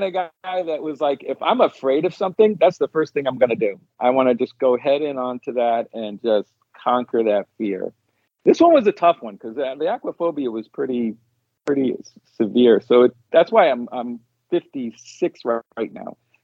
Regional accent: New York City, New York, United States; I grew up in New York City, so not a lot of opportunities for swimming.

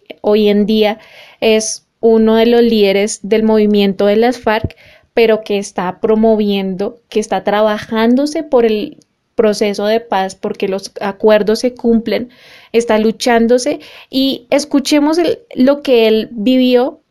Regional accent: Colombia; como colombianos que nos importa nuestro país

